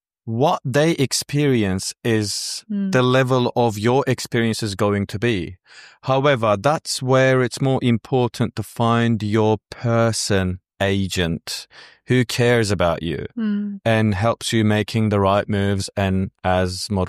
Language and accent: English; Izmir, İzmir, Turkey; also born or lived in Black Sea Region; I was born in Turkey, in the Black Sea area.